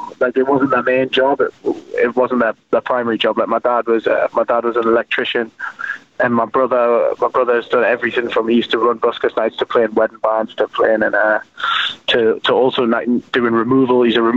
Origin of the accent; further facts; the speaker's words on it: North East England, United Kingdom; the TV show Jersey Shore got replicated on this side of the Atlantic from my hometown, and it was called Geordie Shore.